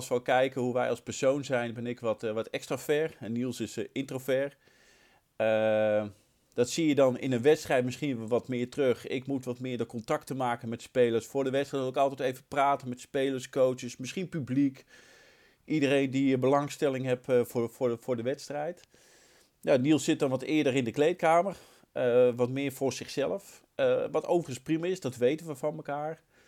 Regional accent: De Meern, Utrecht, Netherlands; born there; Goh, mijn eerste scheidsrechtersvak, regio Utrecht. Ik ben geboren in de Meren.

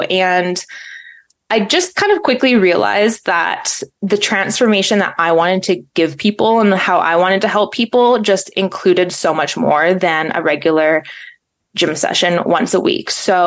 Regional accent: Alberta, Canada; moved away; I'm from Canada and originally from Alberta. So if you guys know, that's like a booming industry there. It's kind of like Texas. And then I don't live there now

